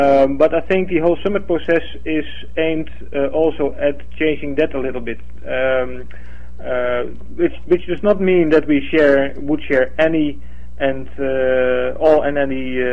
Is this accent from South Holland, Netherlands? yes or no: no; Amsterdam, North Holland, Netherlands; But nevertheless, I was born in Amsterdam, so I'm a Dutchman.